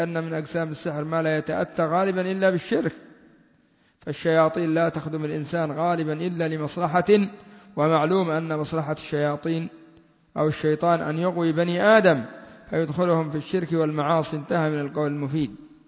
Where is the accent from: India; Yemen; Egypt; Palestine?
Yemen; وعندنا في اليمن ما يسموا الساحر في بعض المناطق